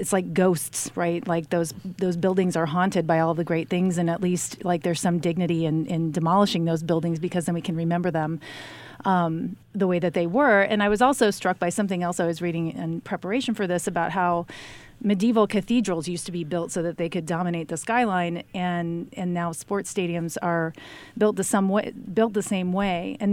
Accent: Minneapolis, Minnesota, United States; up in my hometown of Minneapolis-St. Paul

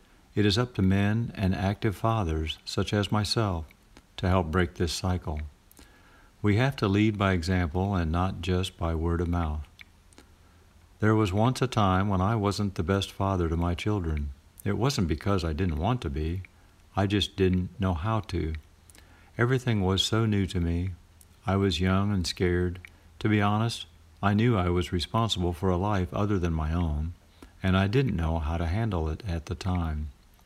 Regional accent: Champaign, Illinois, United States; Single mother, two boys, low income, very little help. This was my life growing up in Champaign, Urbana.

